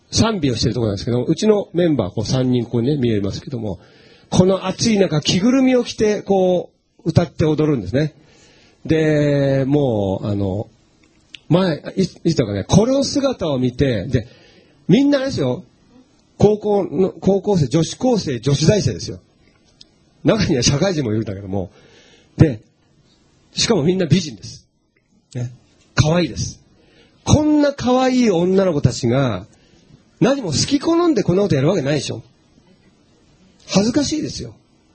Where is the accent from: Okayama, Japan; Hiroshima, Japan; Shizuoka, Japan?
Shizuoka, Japan; 私、静岡県出身なんですけども